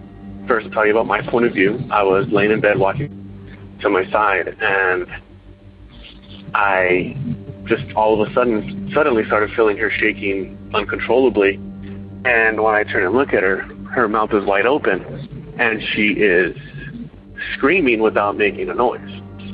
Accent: Irvine, California, United States; I'm from Irvine, California

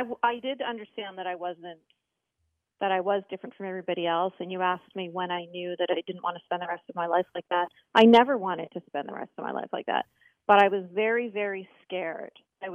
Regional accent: Canada; I was born and raised in Canada. So when I was growing up, we were kind of like in a bubble separate from the rest of the society. So even though I was in Canada, I went to Islamic schools. I was wearing hijab from the age of 9 years old.

